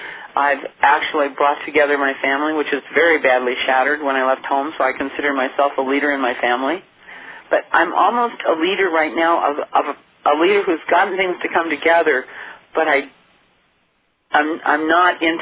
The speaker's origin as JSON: {"language": "English", "town": "Santa Paula", "region": "California", "country": "United States", "tie": "born or raised there", "said": "I grew up in Santa Paula, California, Gail, where the highest paid person was an oil driller, rigger."}